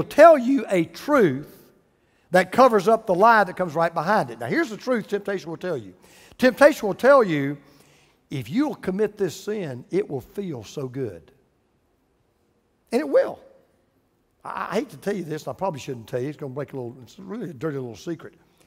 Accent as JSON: {"language": "English", "region": "the South", "country": "United States", "said": "I'm from the South, no fried foods, no sweets."}